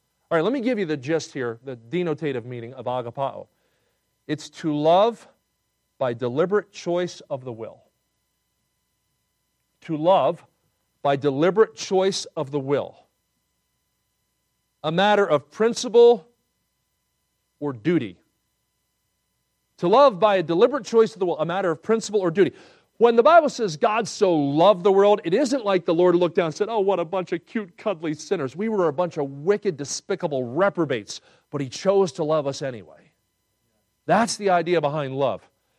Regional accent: Pennsylvania, United States; now I grew up near Philadelphia, and Philadelphia means city of brotherly what?

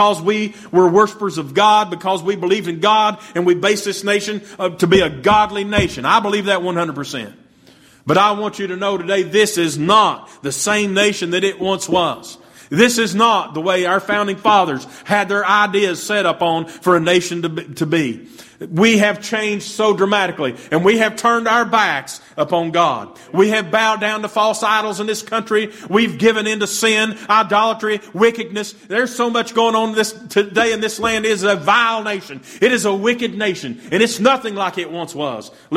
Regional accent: United States; I love the United States of America. I love it. I was born here. I was raised here. I'm an American.

